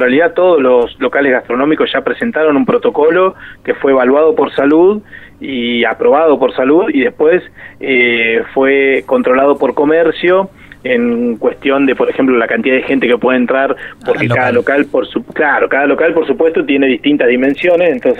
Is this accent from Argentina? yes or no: yes; Argentina; nosotros, los argentinos